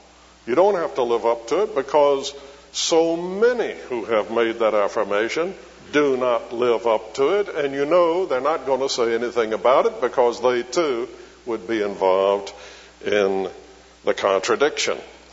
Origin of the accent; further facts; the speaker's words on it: Birmingham, Alabama, United States; born there; But I was born in Birmingham. And we emphasize that ham over in Alabama.